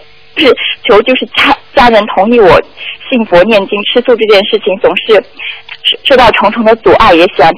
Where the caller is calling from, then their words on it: Guangzhou, Guangdong, China; 我是大陆广州的。